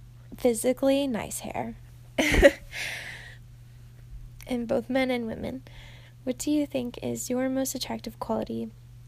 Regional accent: United States; I'm 22 years old. I'm American.

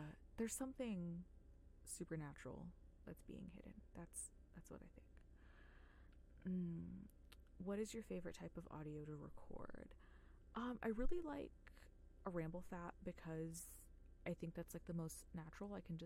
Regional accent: Florida, United States; because I grew up in South Florida. The majority of the week is Spanish speaking.

